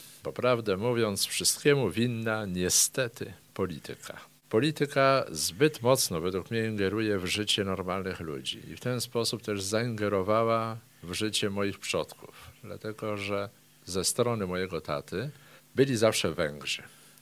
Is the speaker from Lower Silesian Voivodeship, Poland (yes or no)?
yes; Cieplice Śląskie-Zdrój, Lower Silesian Voivodeship, Poland; Ja urodziłem się w Cieplicach Śląskich Zdrój. I przez kupę lat mieszkałem w Cieplicach Śląskich Zdrój. No, teraz to jest Jelenia Góra, Cieplice.